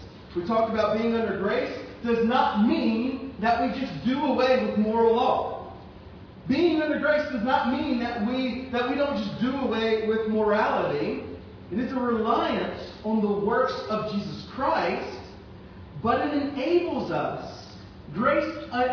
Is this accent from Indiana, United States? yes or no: no; Louisiana, United States; Hey, I'm from Louisiana. I know when my food is bland.